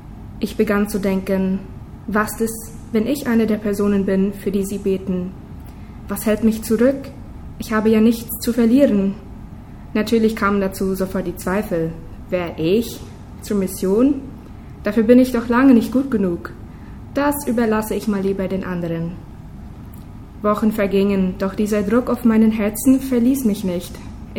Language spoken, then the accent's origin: German; Buena Vista, Boquerón, Paraguay; also born or lived in Sommerfeld; Ich komme aus Buena Vista in der Kolonie Menno. Ich wurde in Sommerfeld geboren und bin jetzt 22 Jahre alt.